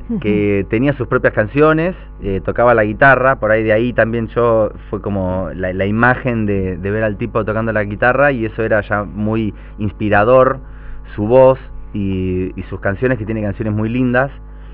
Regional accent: Mar del Plata, Buenos Aires Province, Argentina; now in Buenos Aires, Argentina; yo que soy de Mar del Plata, cuando me mudé a Buenos Aires a estudiar

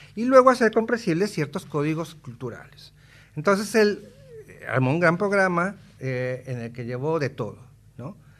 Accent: Mexico; Yo soy un mestizo mexicano, un indomestizo mexicano promedio

